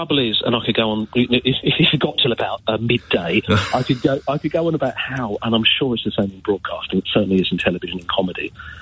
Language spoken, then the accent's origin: English; Brent, London, United Kingdom; I live in London. I was born and bred in Brent, the most multiracial borough in the country.